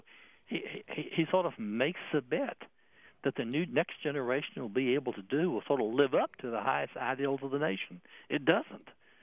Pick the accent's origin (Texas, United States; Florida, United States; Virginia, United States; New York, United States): Texas, United States; also born or lived in Houston; Actually, I was born in Houston during World War II, but I grew up on a small farm in East Texas. So I grew up as a farming kid.